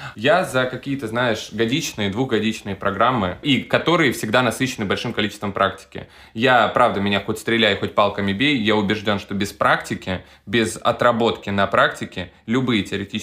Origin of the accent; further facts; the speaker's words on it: Krasnodar, Krasnodar Krai, Russia; Я сам из Краснодара, я заканчивал краснодарские вузы.